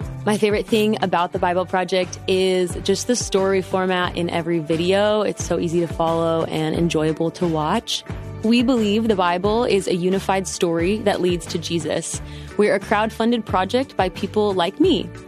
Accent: Detroit, Michigan, United States; I'm from Detroit, Michigan.

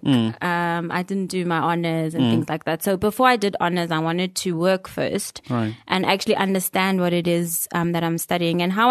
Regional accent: Sekhukhune, Limpopo, South Africa; born and bred in Sekhukhune, Limpopo.

